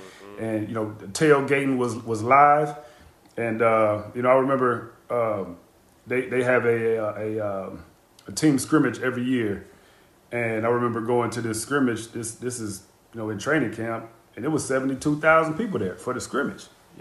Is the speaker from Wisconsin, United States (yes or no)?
yes; Green Bay, Wisconsin, United States; It's interesting because we talked about growing up in my hometown and, you know, having the stadium kind of being right in the center of the community. That's the way Green Bay was.